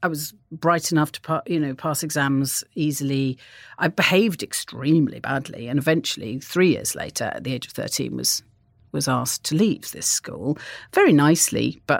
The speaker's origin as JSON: {"language": "English", "region": "Wales", "country": "United Kingdom", "tie": "born or raised there", "said": "I grew up in North Wales and I had a very idyllic childhood."}